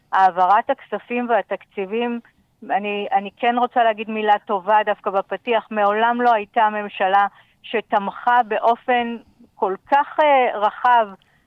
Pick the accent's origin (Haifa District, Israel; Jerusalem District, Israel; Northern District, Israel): Northern District, Israel; Kiryat Shmona; born there; אני מעל 40 שנה, אני נולדתי בקריית שמונה